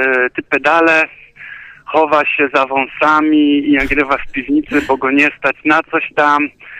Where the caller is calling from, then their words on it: Wrocław, Lower Silesian Voivodeship, Poland; ja ze Wrocław się kłania.